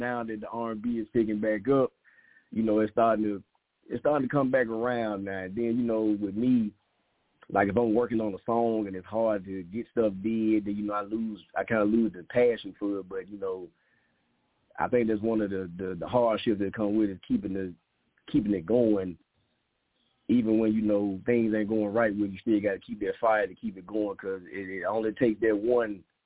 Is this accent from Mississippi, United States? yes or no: yes; Mississippi, United States; now in Atlanta, United States; Growing up in Mississippi was fun. You know, I grew up in a little small town, you know, back there in the back in them country bushes, but it was fun.